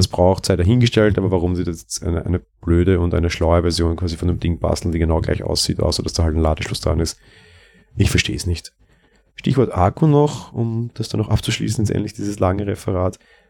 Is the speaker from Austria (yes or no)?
yes; Austria; Ja, aber bei uns in Österreich zumindest kriegst du nicht mal die von den Herstellern.